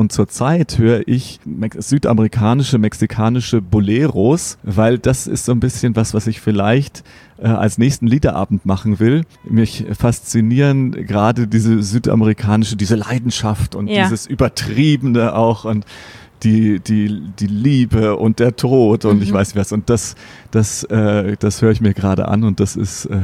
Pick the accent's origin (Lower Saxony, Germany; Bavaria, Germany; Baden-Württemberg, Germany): Bavaria, Germany; Also für mich der Starnberger See, wo ich herkomme.